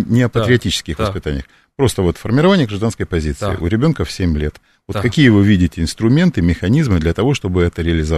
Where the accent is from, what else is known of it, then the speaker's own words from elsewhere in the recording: Crimea, Ukraine; и так и я, крымчанин.